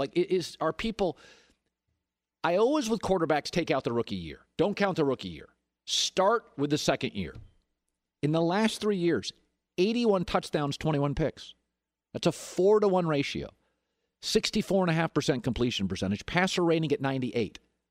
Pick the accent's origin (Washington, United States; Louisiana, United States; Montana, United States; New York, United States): Washington, United States; Seattle; you know, I grew up in Seattle.